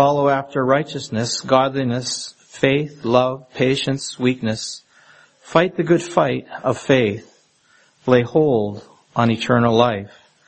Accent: Ontario, Canada; I had the privilege of growing up in Northern Ontario

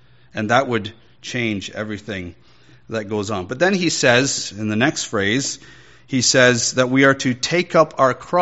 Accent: Scotland, United Kingdom; Now, for me, I'm Scottish, okay, so I'm a meat and potatoes guy, right?

